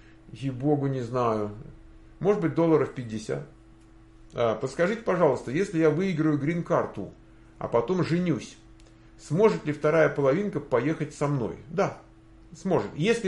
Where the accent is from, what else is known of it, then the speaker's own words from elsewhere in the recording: Ukraine; И еще я, правда, с Украины